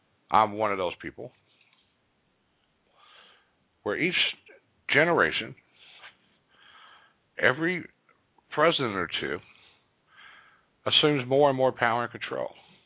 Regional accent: Kentucky, United States; including right here in my home state of Kentucky.

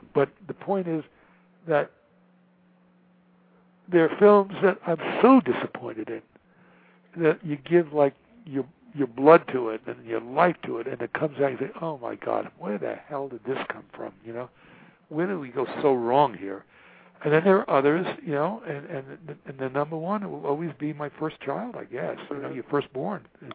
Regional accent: New York, United States; This is one of the big thrills of my life, because I'm from New York originally.

